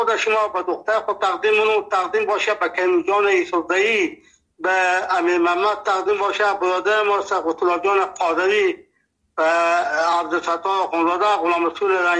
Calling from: Nimruz, Afghanistan; ما 50 سال در ولایت نیمروز هست. اینجا لهجه ما لهجه فارسی هست، اینجا لفظی ما لهجه بلوچی هست، اینجا پشتو گپ میزنه.

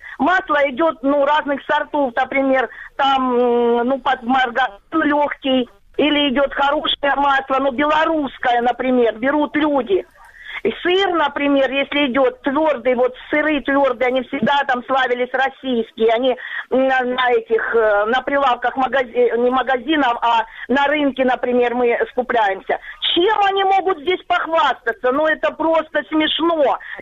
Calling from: Donetsk Oblast, Ukraine; Это Донецкая область, оккупированная часть, вы слышите меня?

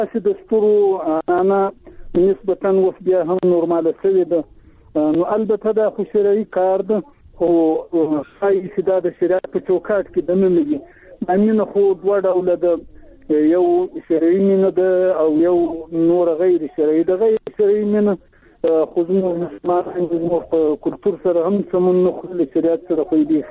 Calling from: Zabul, Afghanistan; د زابل چاجي څخه

